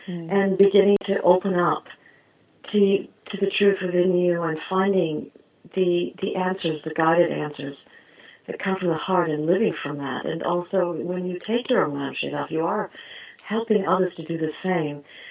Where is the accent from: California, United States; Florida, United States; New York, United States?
New York, United States; I'm aware, I'm a New Yorker, I'm aware of what's happened.